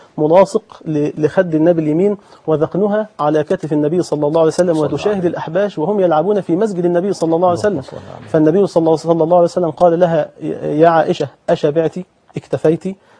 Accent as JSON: {"language": "Arabic", "country": "Egypt", "said": "ولكن نود أن يكون الانتماء إلى الوطن الصغير بلدنا مصر"}